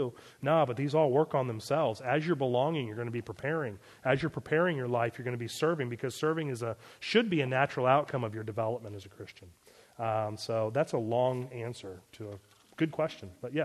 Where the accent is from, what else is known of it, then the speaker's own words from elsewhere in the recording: Maryland, United States; I was raised in Maryland, which is a former Catholic colony.